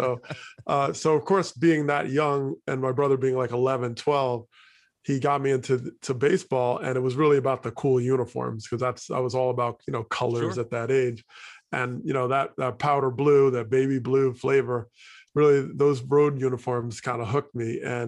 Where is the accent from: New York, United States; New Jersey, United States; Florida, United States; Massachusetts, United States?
New Jersey, United States; Teaneck; also born or lived in Hackensack; So I grew up in Teaneck, but we live right on the river, mm-hmm. and that's the Hackensack River. So on the other side of the river is Hackensack, New Jersey, technically where I was born.